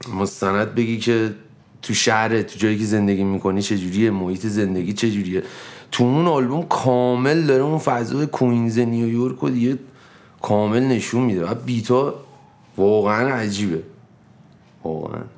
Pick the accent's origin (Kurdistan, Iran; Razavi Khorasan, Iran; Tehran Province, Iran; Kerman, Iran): Tehran Province, Iran; Tehran; بچه که تهران پارس بزرگ شدم دیگه.